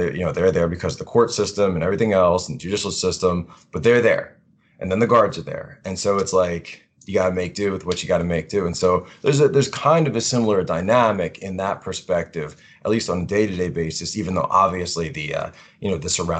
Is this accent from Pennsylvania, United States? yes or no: yes; Philadelphia, Pennsylvania, United States; Originally from Philadelphia, Pennsylvania area.